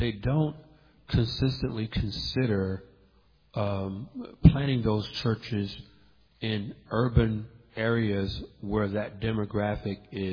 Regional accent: Atlanta, Georgia, United States; in the zip code where I grew up at in Atlanta, yeah, we need to plant a Reformed church over there on Martin Luther King Jr. Boulevard.

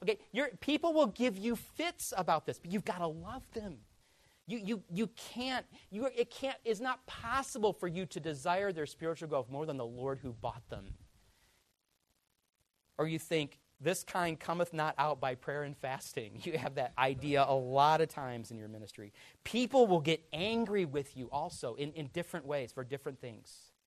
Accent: Michigan, United States; Because I was from Michigan. That's where the real people live, right? Because we're Midwesterners. And we don't talk so funny.

